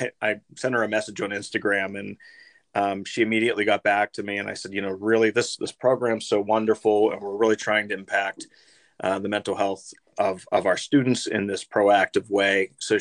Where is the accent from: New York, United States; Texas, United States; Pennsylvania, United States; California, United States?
Pennsylvania, United States; Pittsburgh; So, I am a native Pittsburgher. So, I grew up in the North Hills and I married my high school sweetheart from the North Hills, and we currently still live in the North Hills and our kids go to North Hills.